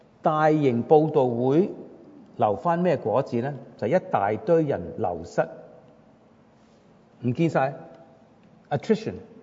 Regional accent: China; 譬如我们中国人，有些人，有男人拍下自己胸膛

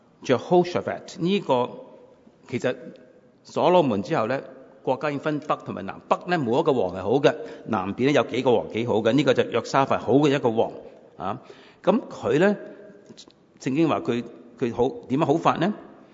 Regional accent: China; first language Cantonese; 我们广东话查查打查查

